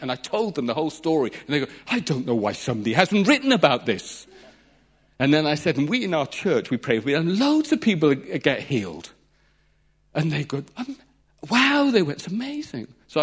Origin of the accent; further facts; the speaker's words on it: England, United Kingdom; I'll stand out like a sore thumb because I'm English, British-speaking person.